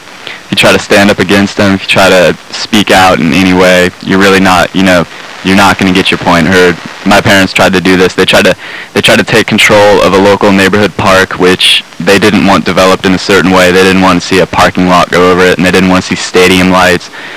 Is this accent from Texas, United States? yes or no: no; Santa Rosa, California, United States; but my hometown, Santa Rosa, the city council is totally corrupt.